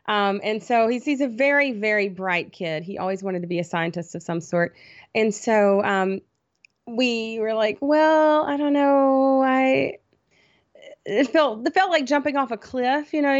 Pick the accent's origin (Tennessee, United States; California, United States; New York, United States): Tennessee, United States; Chattanooga; I grew up in Chattanooga, Tennessee. I moved away for years and years and lived all over and moved back to Tennessee about 17 years ago almost